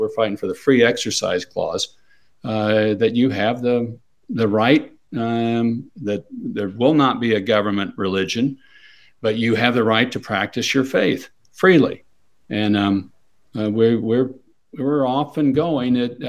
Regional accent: Kansas, United States; I think in my home state of we have a number of Amish in Kansas

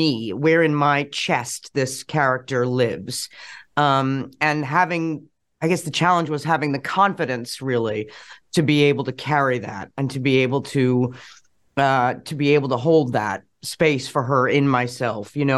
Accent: United States; I mean, I'm American.

